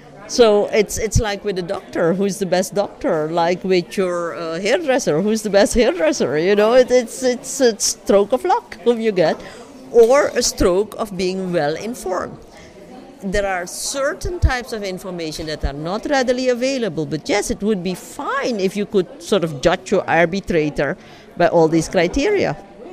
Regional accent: Suriname; English is a second language; I'm from Suriname, as you know.

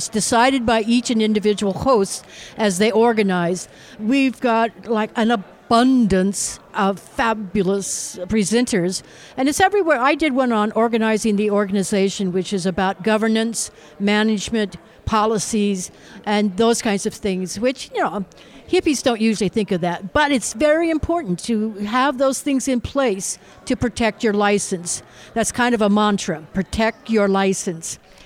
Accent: United States; Aha, I'm American, I said process, not process.

